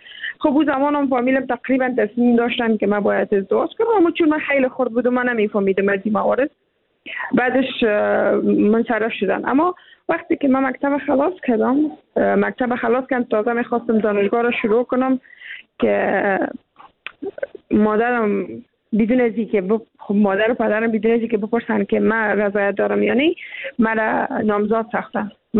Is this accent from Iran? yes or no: no; Afghanistan; چون ما هم افغان هستیم